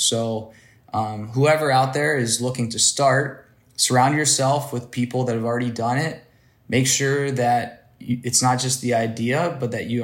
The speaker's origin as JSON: {"language": "English", "region": "Ohio", "country": "United States", "tie": "born or raised there", "also_born_or_lived": "New York", "said": "Moved back to Ohio, my home state, and started two gyms of my own with a partner, one of my close friends."}